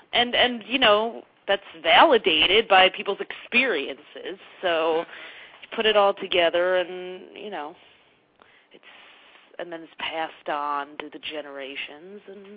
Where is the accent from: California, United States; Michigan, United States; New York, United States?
Michigan, United States; Detroit; Well, you know, I grew up in Detroit, and I grew up in a very multicultural neighborhood, but I was one of a few Jewish people in my school, and I was one of the only Israeli kids.